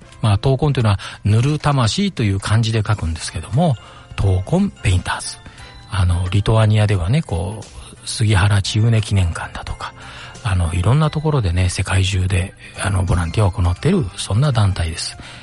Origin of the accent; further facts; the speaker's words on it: Okazaki, Aichi, Japan; 岡崎市岩津天満宮のふもとでございますが。